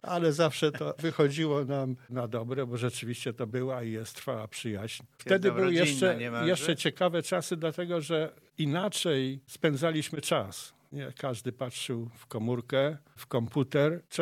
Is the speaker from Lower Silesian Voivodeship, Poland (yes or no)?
yes; Zbylutów, Lower Silesian Voivodeship, Poland; born there; Przede wszystkim jestem Dolnoślązakiem i jeleniogórzaninem. Urodziłem się w takiej pięknej miejscowości, której, Stasiu, byłeś parę razy ze mną, a mianowicie w Zbylutowie w powiecie łóweckim.